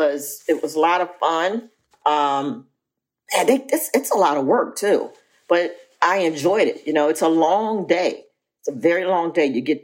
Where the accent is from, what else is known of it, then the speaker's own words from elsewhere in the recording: Philadelphia, Pennsylvania, United States; But Will's from Philly. I'm from Philly.